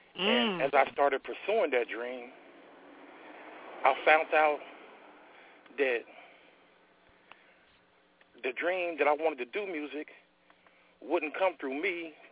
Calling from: Terre Haute, Indiana, United States; Oh, I'm calling from Terre Haute, Indiana

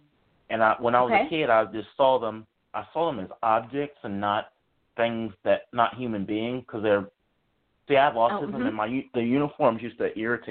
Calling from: Virginia, United States; Virginia.

